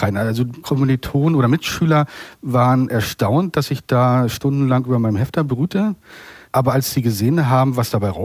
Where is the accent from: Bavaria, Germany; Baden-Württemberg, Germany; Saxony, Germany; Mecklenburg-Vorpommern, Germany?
Mecklenburg-Vorpommern, Germany; Waren; in meiner Heimatstadt Waren, wo ich geboren und aufgewachsen bin